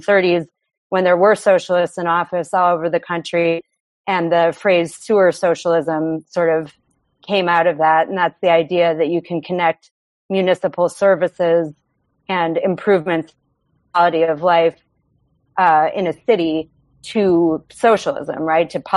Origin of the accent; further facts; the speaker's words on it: Buffalo, New York, United States; as somebody who, you know, was born and raised in Buffalo, which is a very different environment than New York City